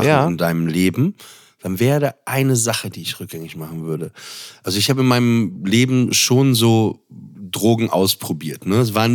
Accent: Papenburg, Lower Saxony, Germany; ich komme aus Papenburg im Emsland

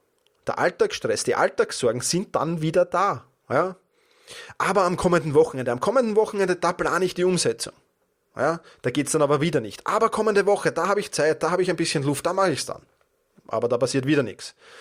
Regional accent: Vienna, Austria; Oder wenn das Seminar in Wien, in meiner Heimatstadt war, dann fahre ich einfach 2 Tage weg.

